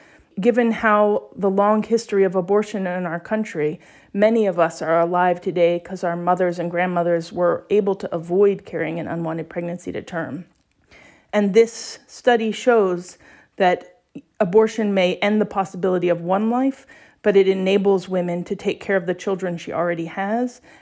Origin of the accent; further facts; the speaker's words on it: Maryland, United States; moved away as an adult; I grew up in Maryland. And when I went to college, I went to UC Berkeley in California.